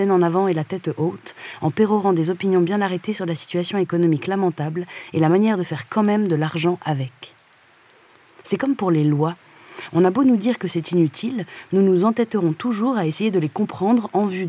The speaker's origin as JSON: {"language": "French", "town": "Jonquière", "region": "Quebec", "country": "Canada", "said": "je viens de Jonquière et que, pour les gens du royaume du Saguenay, tout le reste du Québec est la banlieue."}